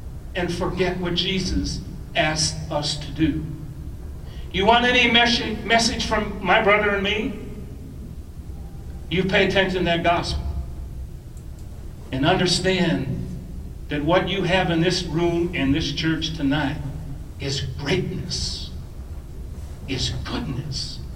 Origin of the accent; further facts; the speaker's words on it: Midwest, United States; And I come from the Midwest.